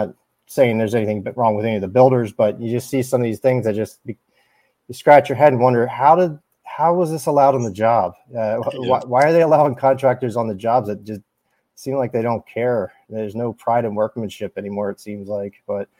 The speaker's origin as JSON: {"language": "English", "town": "Marlton", "region": "New Jersey", "country": "United States", "said": "Well, I'm from Marlton, New Jersey. It's South Jersey. It's in Burlington County. Graduate high school up there."}